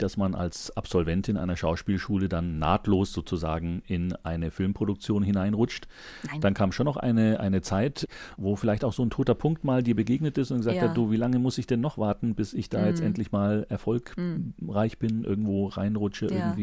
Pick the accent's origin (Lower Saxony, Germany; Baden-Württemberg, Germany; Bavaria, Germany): Bavaria, Germany; Als Oberpfälzer muss man das mal sagen.